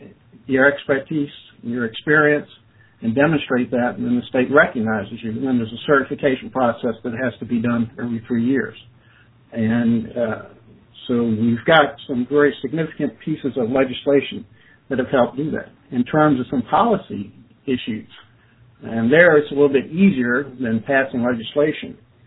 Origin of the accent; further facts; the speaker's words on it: Virginia, United States; Well, I'm from Virginia, and we have, over the years, developed many different initiatives to establish that crime prevention mandate.